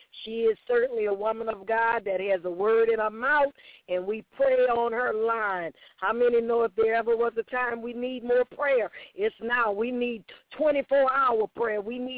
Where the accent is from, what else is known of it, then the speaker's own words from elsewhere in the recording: New Orleans, Louisiana, United States; out of my hometown, New Orleans, Louisiana.